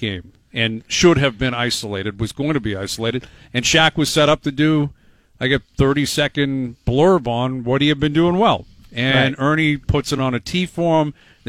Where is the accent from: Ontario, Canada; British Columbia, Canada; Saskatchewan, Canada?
Ontario, Canada; Toronto; Yeah, like around Young and Lawrence.